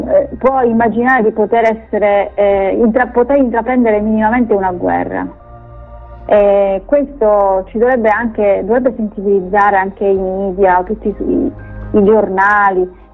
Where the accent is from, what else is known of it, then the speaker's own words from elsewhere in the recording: Sicily, Italy; Io come siciliana mi sento già catapultata